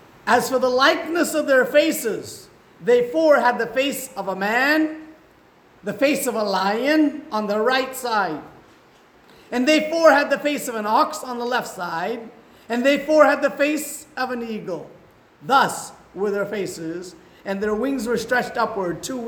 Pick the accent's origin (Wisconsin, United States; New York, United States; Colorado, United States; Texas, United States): Wisconsin, United States; They go to the River Bluffs where I grew up in Wisconsin. We were not too far from the Mississippi River.